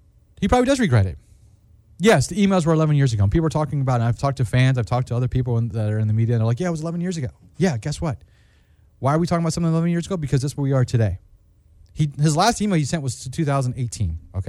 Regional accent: Washington, District of Columbia, United States; Now, I'm from the Washington area. I grew up a Washington football fan myself for many, many years.

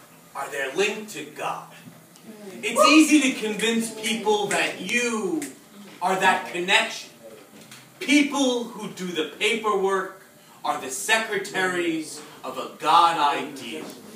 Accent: Staten Island, New York, United States; I'm from Staten Island, and the … thing, yeah

